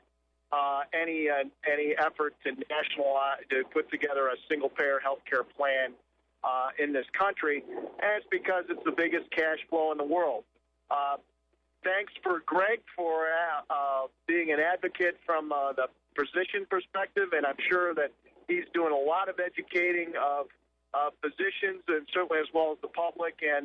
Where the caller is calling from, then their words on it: Dade City, Florida, United States; Oh, okay. Dade City.